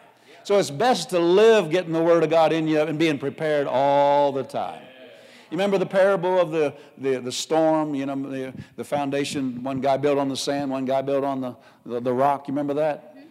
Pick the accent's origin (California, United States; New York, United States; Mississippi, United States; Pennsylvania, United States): Pennsylvania, United States; I grew up in Pennsylvania and on a farm. And Pennsylvania is a little like Wisconsin.